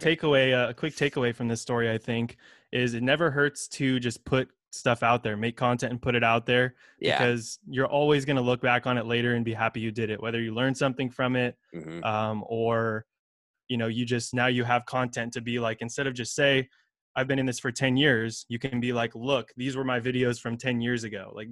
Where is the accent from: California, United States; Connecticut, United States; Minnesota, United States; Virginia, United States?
California, United States; now in Chico, United States; I'm from the Bay Area, but I went to school in Chico and graduated, and now I'm living and working here, kind of based here. My family's from the East Bay though, so I'm always back and forth.